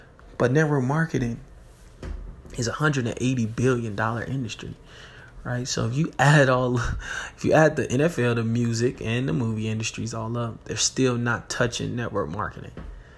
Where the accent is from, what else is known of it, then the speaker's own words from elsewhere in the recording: United States; I'm from the States, U.S., United States.